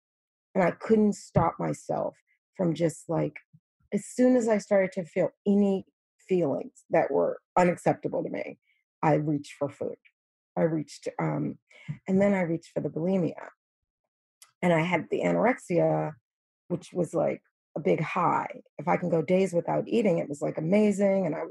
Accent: New York, United States; I remember living in New York. I have my own apartment. I'm from New York.

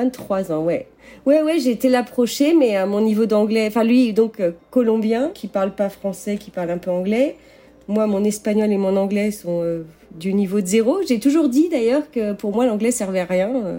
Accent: Rennes, Brittany, France; now in Las Vegas, United States; j'ai 40 ans, j'habite à Las Vegas. À l'origine, je suis de Bretagne, de Rennes.

